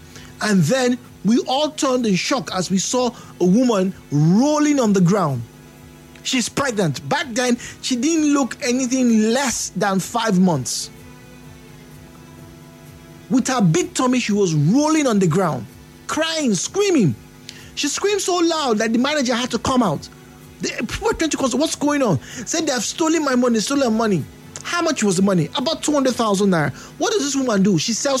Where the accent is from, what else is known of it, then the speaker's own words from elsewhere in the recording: Benin; Once again, I grew up in Benin where people were doing these things.